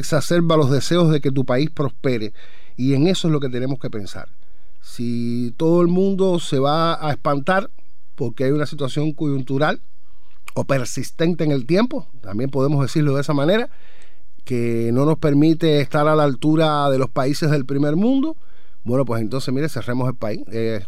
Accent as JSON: {"language": "Spanish", "region": "Cienfuegos", "country": "Cuba", "said": "mira, yo soy cubano y soy cienfueguero. Por muchísimas razones, vivo orgulloso del país donde nací."}